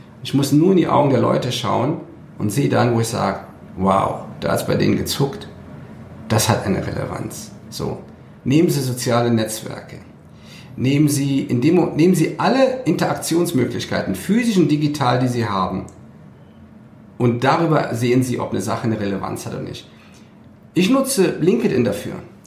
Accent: Cologne, North Rhine-Westphalia, Germany; weil ich komme aus der Ecke von Köln.

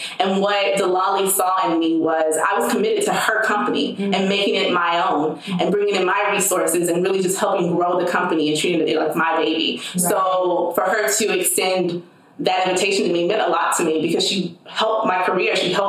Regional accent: the South, United States; now in Los Angeles, United States; I went to school on the East Coast. I'm from the South.

